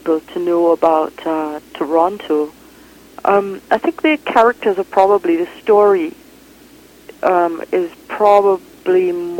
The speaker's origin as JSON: {"language": "English", "country": "Trinidad & Tobago", "tie": "born or raised there", "moved": "as an adult", "lives_now": "Vancouver, Canada", "said": "I'm very attached to Trinidad, even though I was there for only the first 19 years of my life."}